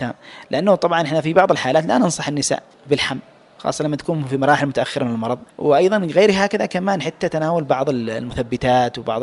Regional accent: Yemen; للأسف هذا الشيء كثير عندنا في اليمن

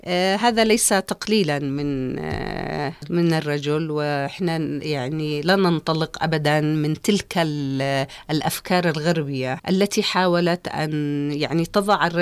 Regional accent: Yemen; ونحن كيمنيين شعب حضارة

